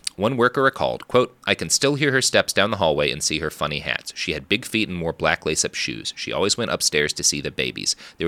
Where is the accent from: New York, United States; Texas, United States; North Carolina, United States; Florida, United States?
Texas, United States